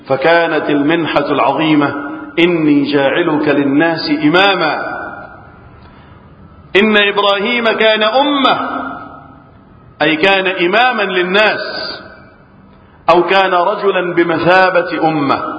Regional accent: Egypt; اللهم احفظ بلدنا مصر وسائر بلاد

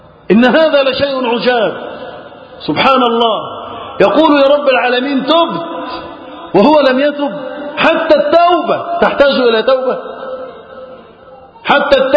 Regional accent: Egypt; اللهم احفظ بلدنا مصر وسائر بلاد

